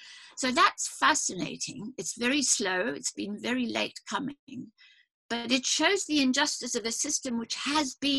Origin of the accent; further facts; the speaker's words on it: South Africa; born there; You know, I'm South African born